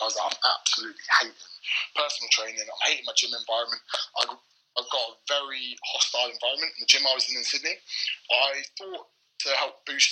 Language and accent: English; England, United Kingdom; There are PTs in that gym that live together, you know, being English, being new, there are all these factors.